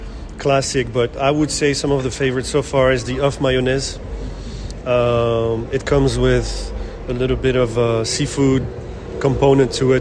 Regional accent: Paris, Île-de-France, France; moved away as an adult; now in San Francisco, United States; I was born and raised in Paris, so always wanted... I've been in San Francisco 17 years already

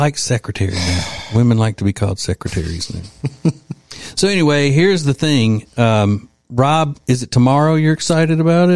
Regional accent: Louisiana, United States; Even though I'm from Louisiana, everybody thinks everybody from Louisiana is a Cajun, but it's not.

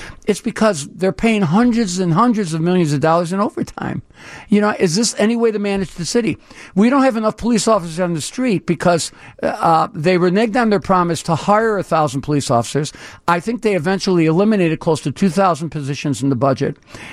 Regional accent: Chicago, Illinois, United States; I grew up in the Roseland community. I went to three public public schools in Roseland, Pullman, Curtis, Fenger.

